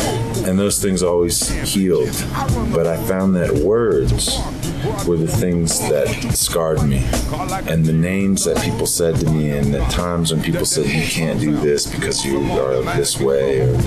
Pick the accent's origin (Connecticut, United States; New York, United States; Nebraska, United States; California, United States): California, United States; Oakland; born there; I was born in Oakland, California in 1966.